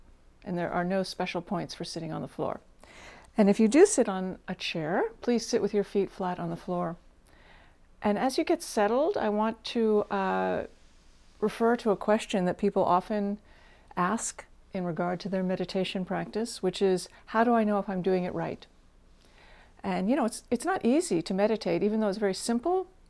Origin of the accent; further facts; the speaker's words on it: United States; Especially if you're American, I might add. And I am American.